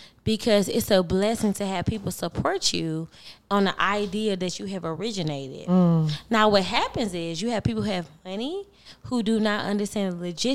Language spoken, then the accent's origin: English; Cameroon; I am from Cameroon, baby.